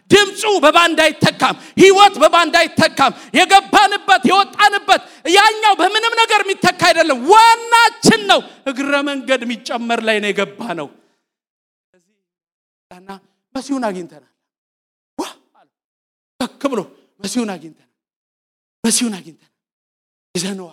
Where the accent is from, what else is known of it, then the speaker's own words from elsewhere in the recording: Addis Ababa, Ethiopia; ያደኩበት ሰፈር በጣም ቀውጥ ሰፈር ነው፣ መገናኛ ይባላልና